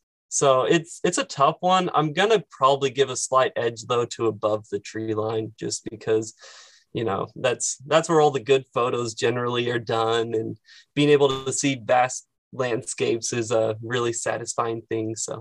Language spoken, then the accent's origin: English; Kansas City, United States; So to start off, I grew up in the Kansas City area. All my life, the place where we're filming right now, this is the house I grew up in since I was 4 years old.